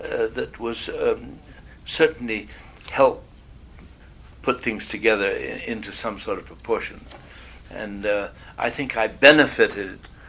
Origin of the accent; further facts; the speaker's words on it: Canada; Because I was born here. I'm a Canadian.